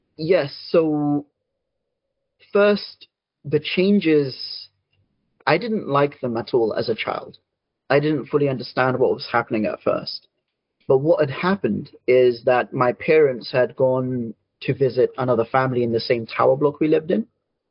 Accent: London, United Kingdom; I was born in London, born and raised. I'm still living in London, in fact. And my parents came from Pakistan, both of them.

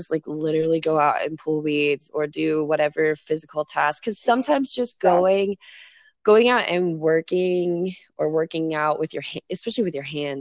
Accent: Midwest, United States; I grew up in the Midwest.

